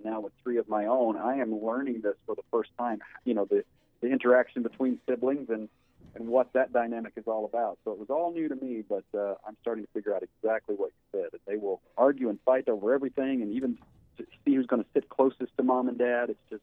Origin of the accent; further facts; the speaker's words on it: Virginia, United States; I suggested going back to my hometown, which is a tiny little coal mining town in Virginia, and set the movie there.